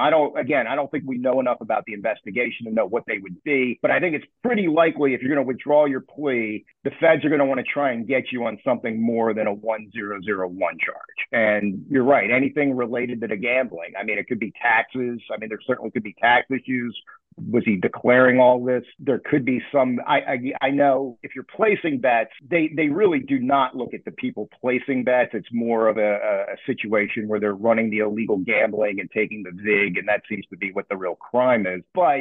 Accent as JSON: {"language": "English", "region": "Pennsylvania", "country": "United States", "also_born_or_lived": "New Jersey", "said": "So I'm actually from Pennsylvania and lived in Jersey for a while. I'm not a New Yorker, but I identify with the Northeast mentality."}